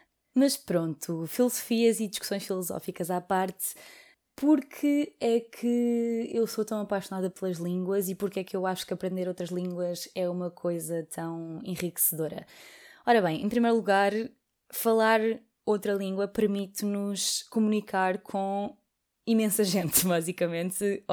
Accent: Portugal; Eu falo português, obviamente, porque sou portuguesa e vivi toda a vida em Portugal. Falo inglês porque estudei inglês desde muito pequenina, apesar de não ter um sotaque perfeito, porque nunca vivi num país de fala inglesa

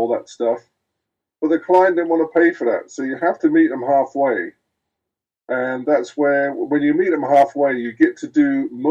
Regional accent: United Kingdom; now in Canada; being a Brit coming over the pond and everything and only playing 1 year of university

